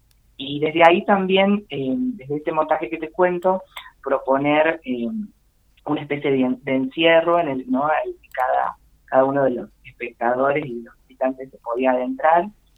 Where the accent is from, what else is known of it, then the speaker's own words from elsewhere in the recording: Córdoba, Argentina; now in San Luis, Argentina; Yo vivo aquí en San Luis desde 2017, soy cordobés, pero bueno, mi familia estaba acá